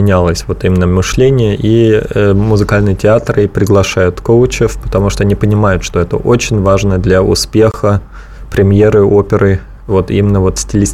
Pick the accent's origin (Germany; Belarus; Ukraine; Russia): Germany; Russian is a second language; Я немец, да.